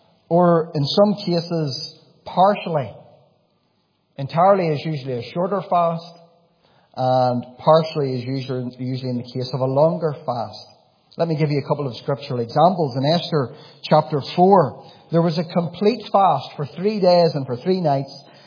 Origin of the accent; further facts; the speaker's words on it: Warrenpoint, Northern Ireland, United Kingdom; I was brought up in Warren Point Baptist Church